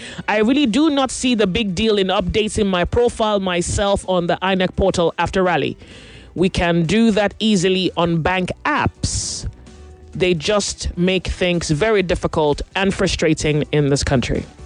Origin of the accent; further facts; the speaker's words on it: Nigeria; At this point now, I even need to figure out whether I'm still a Nigerian.